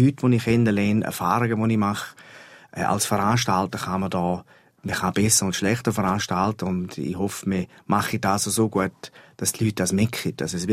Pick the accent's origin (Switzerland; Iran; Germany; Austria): Switzerland; Appenzell; Mittlerweile bin ich so weit, dass ich bin nicht darauf angewiesen, zu Appenzell zu leben. Sondern ich habe das Appenzell in Main. Und wenn ich auf Kanada gehe, dann bin ich halt ein Appenzeller. Und ich bleibe es.